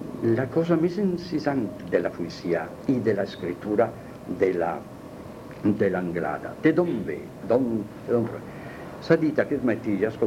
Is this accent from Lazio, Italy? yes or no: no; Sardinia, Italy; Io sono sardo, la mia madre era florentina, di Terradins, ma io no, io sono isliente.